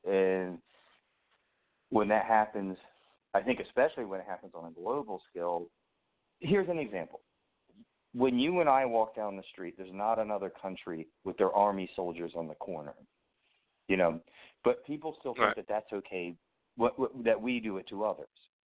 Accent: Baltimore, Maryland, United States; Like, I'm from Baltimore originally, and I lived in D.C. for a little while, or right near D.C.

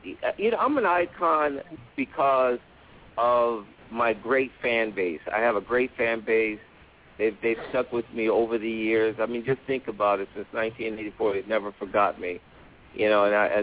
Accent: Chicago, Illinois, United States; I'm born and raised in Chicago, but I'm a West Coast boy.

